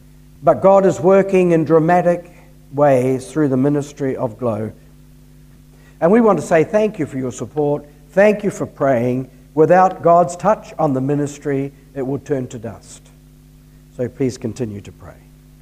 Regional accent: New Zealand; I would just mention that we are from New Zealand. So don't hold that against us, because we're human beings and we love the Lord.

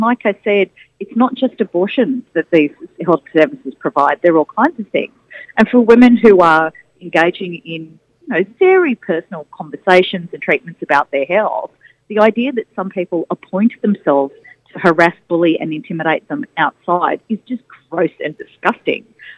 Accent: Victoria, Australia; it resembles a bill that was passed in my home state of Victoria 2 years ago

